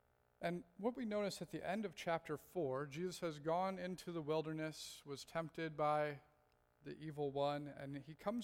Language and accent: English; the South, United States; I grew up in the South, and there we have a phrase, bless your heart.